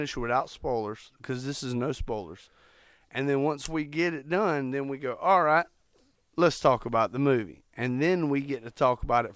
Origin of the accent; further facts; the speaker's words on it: the South, United States; We're from the South, bitch.